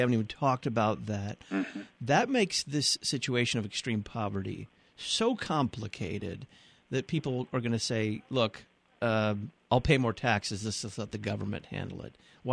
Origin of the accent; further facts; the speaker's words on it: Dallas, Texas, United States; The neighborhood that I grew up in Dallas, Texas, was, when I was growing up there in the 60s and 70s, was kind of just absolute middle-class suburbia.